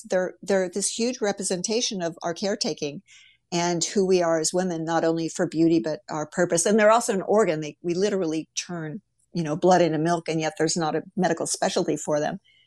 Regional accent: Ohio, United States; And I grew up in the Midwest in Ohio, and breasts were the holy grail.

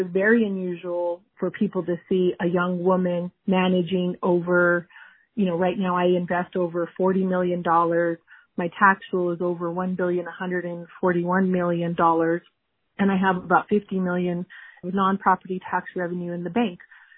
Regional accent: Las Vegas, New Mexico, United States; people also seem to forget that I was born and raised and have generations of living in New Mexico. I am from Las Vegas and Mora, which are two of the poorer counties in the state of New Mexico

